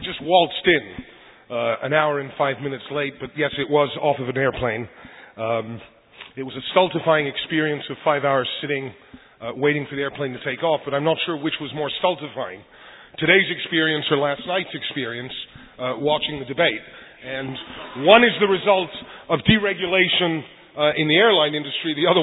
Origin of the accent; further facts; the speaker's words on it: Egypt; now in United States; I grew up in Egypt